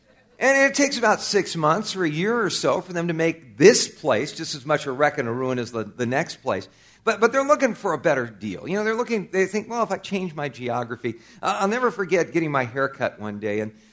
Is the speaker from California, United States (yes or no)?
yes; California, United States; I grew up in Southern California. I come by this honestly.